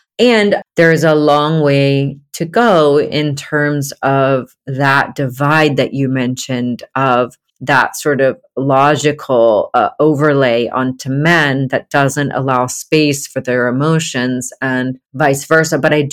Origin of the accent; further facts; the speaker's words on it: Georgia, United States; because I grew up in Georgia and like everybody was very Protestant, Christian, middle class, you know.